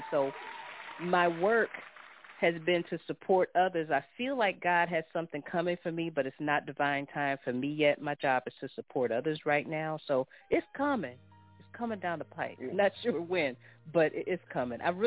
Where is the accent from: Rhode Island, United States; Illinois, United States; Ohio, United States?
Illinois, United States; Chicago; I'm from Chicago. I used to record and perform music and do spoken word out there.